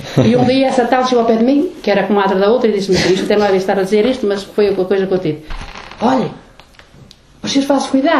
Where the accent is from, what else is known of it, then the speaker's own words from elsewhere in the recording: Portugal; moved away; Portugal é a minha terra, gosto de lá, tenho lá a minha raiz, mas gosto mais daqui.